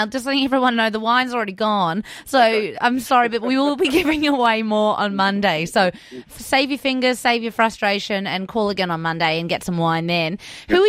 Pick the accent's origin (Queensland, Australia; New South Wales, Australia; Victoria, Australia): Victoria, Australia; Geelong; I grew up in Geelong